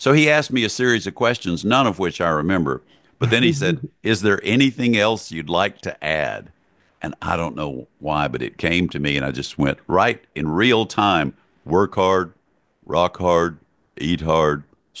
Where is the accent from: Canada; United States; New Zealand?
United States; Hattiesburg, Mississippi; who I grew up with in Hattiesburg, Mississippi, who had a lot to do with my music career and my life.